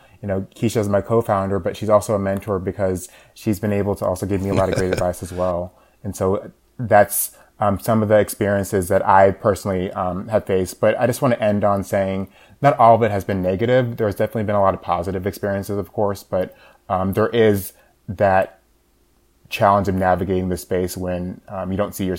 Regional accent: Georgia, United States; I would say, you know, immediately, I'm from the United States, I'm from Georgia.

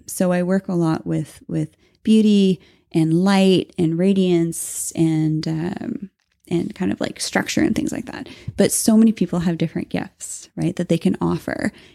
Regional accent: Canada; Because we're Canadian.

